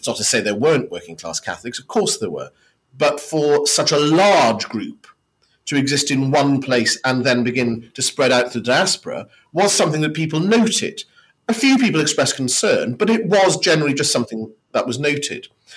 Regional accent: Wales, United Kingdom; I grew up in Mid Wales.

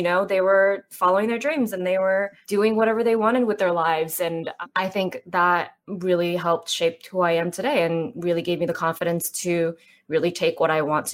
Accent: Torrance, California, United States; It was great. I mean, I have no complaints. Torrance is a suburb outside of LA, but happens to be very diverse.

